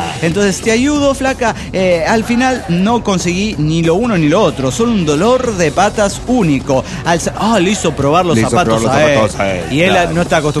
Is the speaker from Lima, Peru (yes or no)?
yes; Lima, Peru; de Lima, Perú.